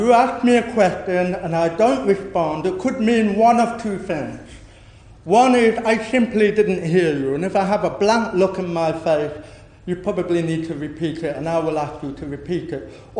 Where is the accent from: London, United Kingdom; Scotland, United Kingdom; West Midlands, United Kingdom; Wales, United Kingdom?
West Midlands, United Kingdom; Birmingham; Some people think it's because I come from Birmingham. No, it's got nothing to do with me coming from Birmingham.